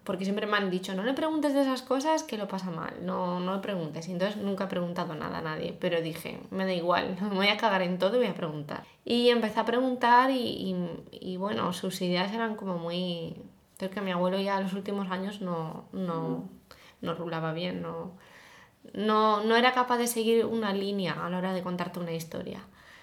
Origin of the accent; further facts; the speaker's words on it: Basque Country, Spain; se habla mucho de Guernica y el bombardeo de Guernica, yo que soy vasca, ¿no?